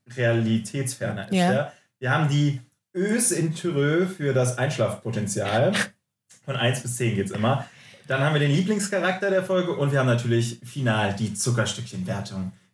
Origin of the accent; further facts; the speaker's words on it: Cologne, North Rhine-Westphalia, Germany; für uns beide als Kölner ist doch wunderschön, da wird der Kölner Dom nochmal erwähnt.